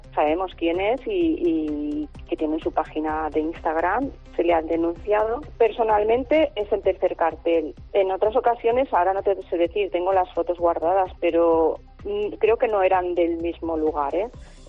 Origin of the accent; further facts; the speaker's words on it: Balearic Islands, Spain; Yo soy mallorquina y hablo perfectamente mallorquín